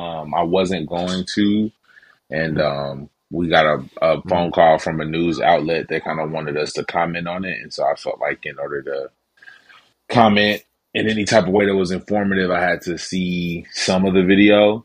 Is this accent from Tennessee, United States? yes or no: yes; Memphis, Tennessee, United States; Born and bred in Memphis, father of three.